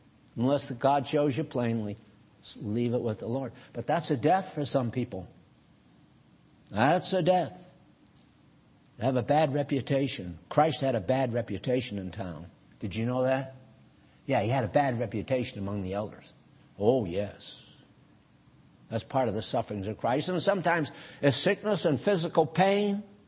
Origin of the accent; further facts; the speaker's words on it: New England, United States; New England's where I come from, born and raised in New England.